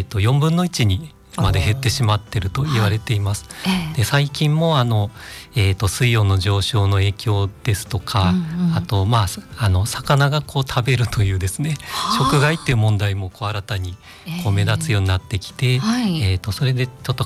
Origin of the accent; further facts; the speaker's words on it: Sapporo, Hokkaido, Japan; ずっと札幌でした。